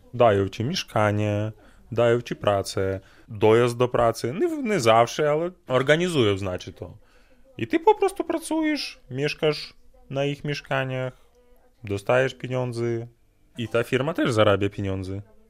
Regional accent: Ukraine; Polish is a second language; moved away as an adult; now in Poland; jestem z Ukrainy. Przyjechał tu pracować za chlebem, jak to się mówi.

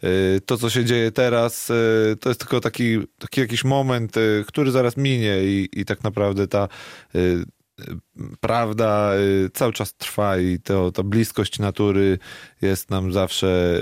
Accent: Warsaw, Masovian Voivodeship, Poland; ja jestem rodowitym warszawiakiem, ale jak ktoś mnie pyta, skąd pochodzę, no to zawsze mówię, że spod Kazimierza Dolnego

